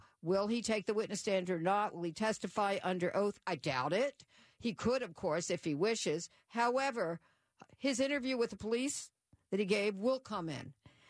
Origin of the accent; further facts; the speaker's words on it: Philadelphia, Pennsylvania, United States; which is near Philadelphia. My hometown.